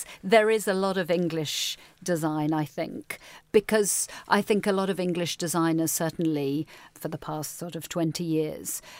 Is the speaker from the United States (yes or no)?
no; Australia; but I can say it because I am Australian.